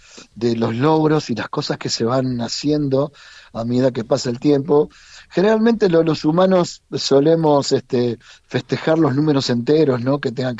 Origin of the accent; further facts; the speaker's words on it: Ramallo, Buenos Aires Province, Argentina; Nosotros somos del interior de Argentina, somos de un pueblo muy pequeño que se llama Ramallo, que no tiene más de 25.000 habitantes.